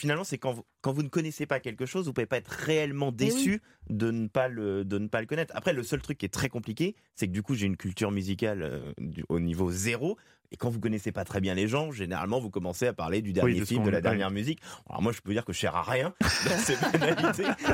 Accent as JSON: {"language": "French", "town": "Nantes", "region": "Pays de la Loire", "country": "France", "tie": "born there", "said": "ça vous le savez, j'ai 40 ans, bon voilà. Je suis né à Nantes"}